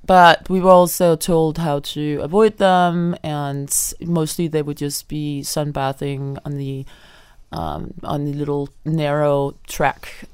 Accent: Denmark; English is a second language; I went back to my home country, Denmark, and I asked my mom in the kitchen, what's the color of the number 7?

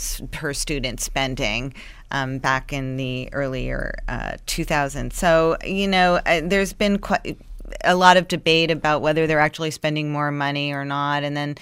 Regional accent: Florida, United States; But I think that I grew up in Broward County, and I was unaware of all this stuff that was going on down there.

